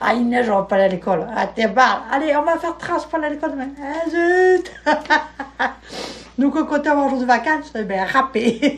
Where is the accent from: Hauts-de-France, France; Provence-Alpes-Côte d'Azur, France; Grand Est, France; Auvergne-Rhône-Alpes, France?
Provence-Alpes-Côte d'Azur, France; Alleins; born there; je suis née dans les Bouches-du-Rhône, d'un petit bled qui s'appelle Alens, je ne sais pas si vous connaissez.